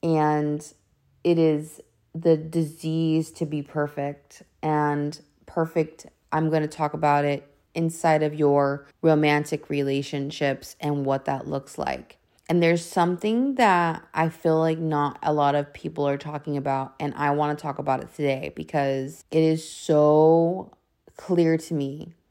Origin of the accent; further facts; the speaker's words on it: California, United States; Shout out to Cali. I live in California, guys. I'm from California